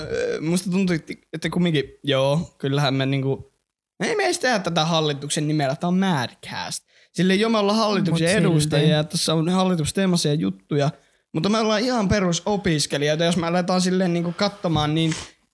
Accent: Kokkola, Central Ostrobothnia, Finland; now in Oulu, Finland; mä muutin niin Kokkolasta. Oulu oli mulle ihan uusi kaupunki.

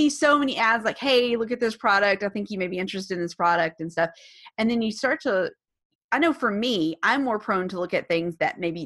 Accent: Huntsville, Alabama, United States; he's from Austin, I'm from Huntsville.

